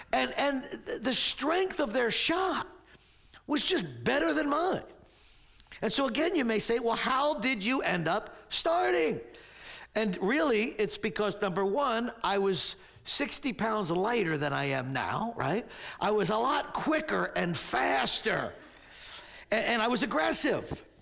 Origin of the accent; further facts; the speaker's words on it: Maple Shade, New Jersey, United States; You know, I grew up in Maple Shade.